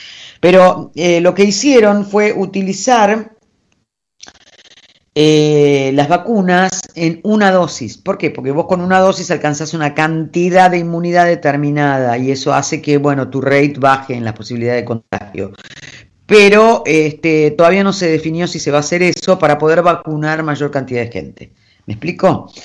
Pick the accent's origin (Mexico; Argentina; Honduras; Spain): Argentina; Somos difíciles los argentinos, muy difíciles de conformar y de opinar